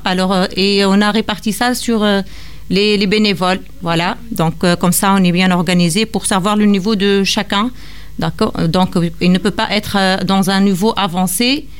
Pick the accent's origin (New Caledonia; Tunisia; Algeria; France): Tunisia; Je viens de la Tunisie et je suis enseignante. J'étais enseignante en Tunisie.